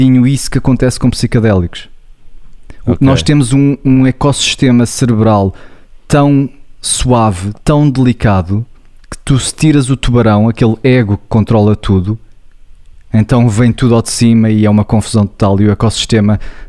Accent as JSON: {"language": "Portuguese", "country": "Portugal", "said": "Principal objetivo é esse, como terapeuta, como português"}